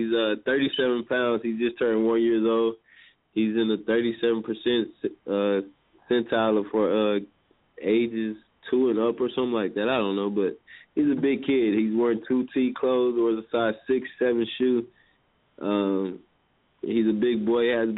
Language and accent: English; Fort Worth, Texas, United States; Man, it's actually fun. I mean, as a kid, it was fun growing up. I haven't been there a lot of my adult life.